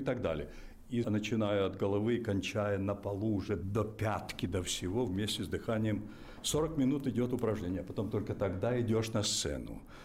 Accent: Ukraine; first language Ukrainian; Russian is a second language; я по национальности украинец, мой родной язык украинский, и я закончил Киевский театральный институт на украинском языке.

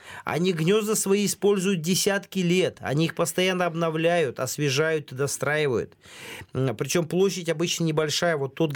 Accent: Urals, Russia; я вообще вырос, родился на Урале, прямо внутри Уральских гор, и я русофил

